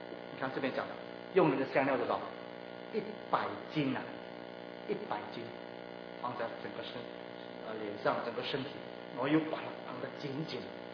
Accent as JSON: {"language": "Chinese", "country": "China", "said": "我们中国人现在呢是把他埋包啊"}